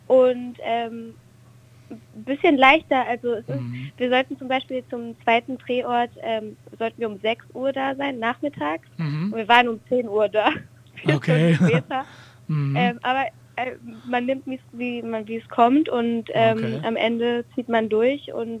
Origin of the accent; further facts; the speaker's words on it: Alicante, Valencian Community, Spain; das sind halt meine Wurzeln, ich komme aus Spanien so und ich habe mich so verbunden wieder